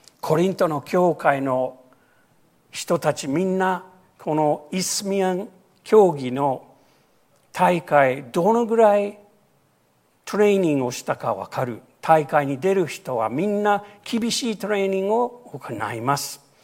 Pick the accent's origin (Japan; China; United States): United States; Japanese is a second language; 私アメリカ人でアメフットがよく見るんですけど